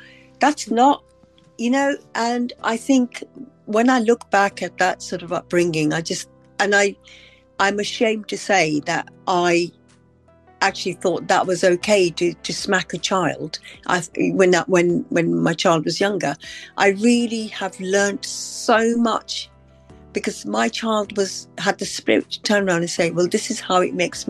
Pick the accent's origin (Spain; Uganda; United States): Uganda; I was brought up in Uganda.